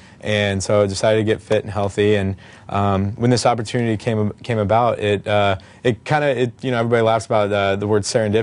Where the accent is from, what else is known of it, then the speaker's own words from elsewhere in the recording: Kansas City, Missouri, United States; So we're from Kansas City, Missouri.